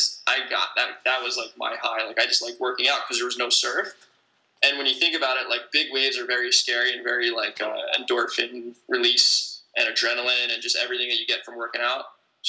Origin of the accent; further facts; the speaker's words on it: New Jersey, United States; And I'm from the Jersey Shore.